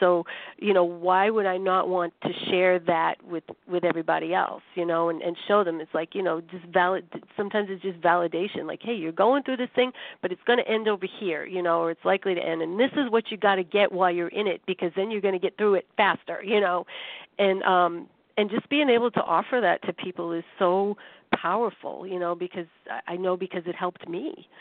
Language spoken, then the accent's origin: English; Boston, Massachusetts, United States; it's just my Yankee way, sorry, you know, Patriots fan, I'm from Boston, and that ain't going away, people